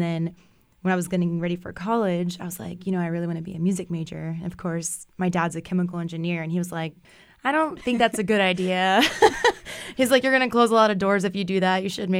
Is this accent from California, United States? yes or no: no; Cypress, Texas, United States; So I grew up down in Cypress, Texas, which is like northwest Houston. People think Houston. It's like 45 minutes from downtown Houston.